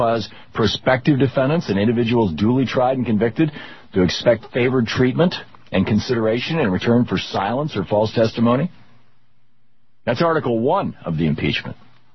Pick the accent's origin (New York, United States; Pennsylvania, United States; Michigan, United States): Michigan, United States; Grand Rapids; the Grand Rapids area in Michigan, where I was born. I grew up in Michigan.